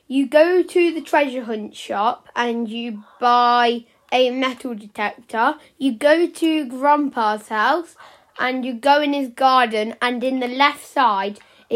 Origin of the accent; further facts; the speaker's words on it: England, United Kingdom; Also, we are English, so pounds and stuff, yeah, I will be saying.